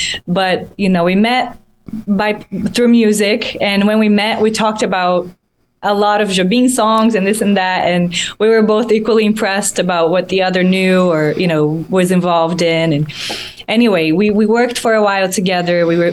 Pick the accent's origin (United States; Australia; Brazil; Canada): Brazil; So I couldn't wait to be there with him and show him my hometown, you know, all the things I grew up with, all the foods and the music and the places.